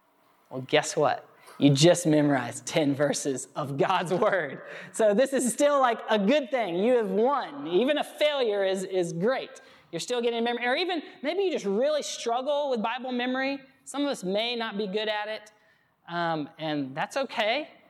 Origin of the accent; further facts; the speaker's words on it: Alabama, United States; I grew up in Alabama.